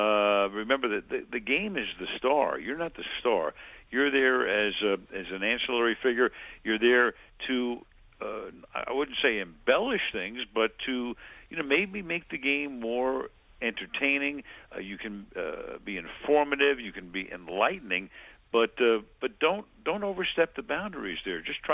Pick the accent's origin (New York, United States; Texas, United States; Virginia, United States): New York, United States; Brooklyn; I grew up in Flatbush on Ocean Avenue between Albemarle and Beverly. The train station would be the Church Avenue station.